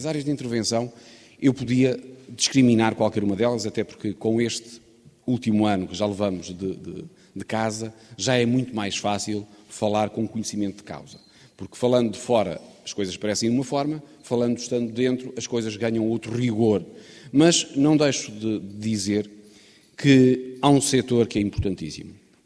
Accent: Vila Real, Portugal; Eu sou, nasci em Vila Real, sou oriundo de Vila Real. Entrei na universidade, obviamente fiz a universidade em Vila Real, até porque era mais perto.

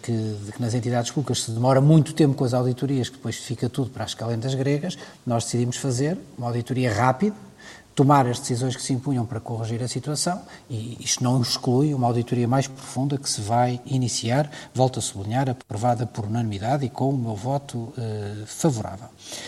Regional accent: Portugal; Eu tenho que dizer que, enquanto português e enquanto presidente de Câmara

